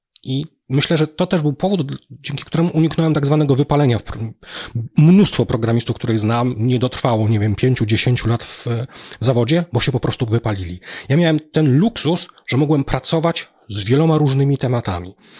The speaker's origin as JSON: {"language": "Polish", "town": "Bielsko-Biała", "region": "Silesian Voivodeship", "country": "Poland", "tie": "born there", "moved": "as an adult", "lives_now": "Poznań, Poland", "said": "Urodziłem się w Bielsku, w 2000 roku przeniosłem się do Poznania"}